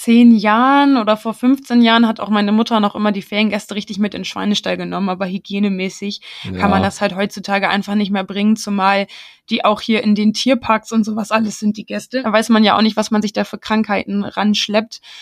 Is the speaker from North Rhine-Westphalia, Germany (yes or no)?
no; Lower Saxony, Germany; Ja, also ich bin ja so richtig, komme so richtig aus der Heide. Ich komme aus der Nähe von Schneeferding.